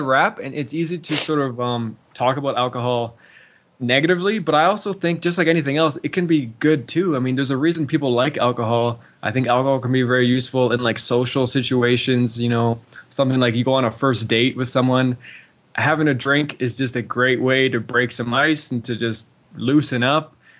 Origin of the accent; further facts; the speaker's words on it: Tofino, British Columbia, Canada; And we had this little clearing in the forest near a beach in my hometown. I'm from this town called Tofino on Vancouver Island, small little beach town.